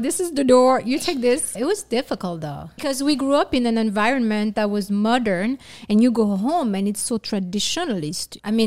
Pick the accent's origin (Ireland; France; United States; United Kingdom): France; I come from Morocco, you come from Congo, Côte d'Ivoire. And although we were born in France and we were raised in France